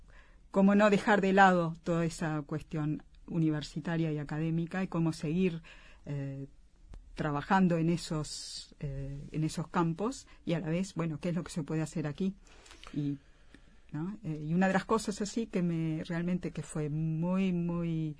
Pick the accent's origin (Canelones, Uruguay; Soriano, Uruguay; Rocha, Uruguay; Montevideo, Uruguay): Montevideo, Uruguay; also born or lived in Brussels; now in Rio de Janeiro, Brazil; Sí, viví unos años en Bruselas y después en Río de Janeiro, donde volví en 2018.